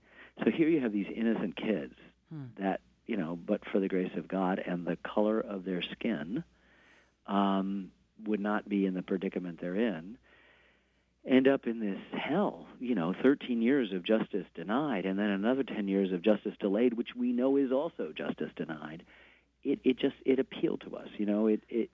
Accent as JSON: {"language": "English", "town": "Ann Arbor", "region": "Michigan", "country": "United States", "tie": "born or raised there", "said": "I'm a filmmaker because I grew up in Ann Arbor. I am, you know, who I am formed there. I love the town."}